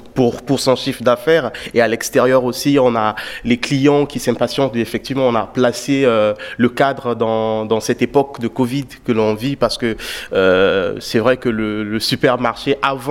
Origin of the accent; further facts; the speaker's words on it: Brazzaville, Republic of the Congo; now in France; parce que moi je viens du Congo, Brazzaville, et je suis arrivé en France pour une en 2019